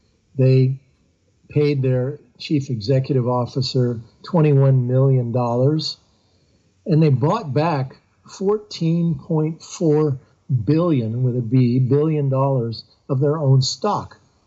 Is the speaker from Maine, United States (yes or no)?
yes; Bath, Maine, United States; They make destroyers in my hometown of Bath.